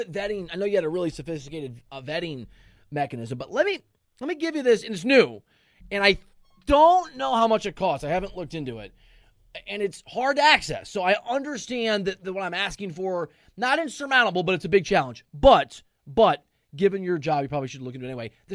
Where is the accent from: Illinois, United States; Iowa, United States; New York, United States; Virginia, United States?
Iowa, United States; Dubuque; Like, you know, I'm from Dubuque, Iowa, right? Not a huge town